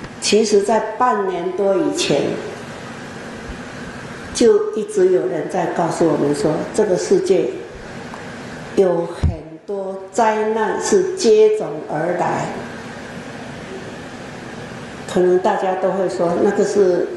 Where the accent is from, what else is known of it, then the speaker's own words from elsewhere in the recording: Taiwan; 如果那个事情发生在我们台湾人口那么密集、地又这么小的地方，真的是不敢想象